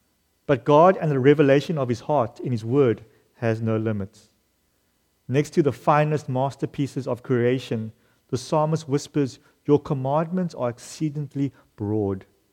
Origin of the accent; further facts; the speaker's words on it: Cape Town, Western Cape, South Africa; the oceans and the beaches in my hometown, Cape Town.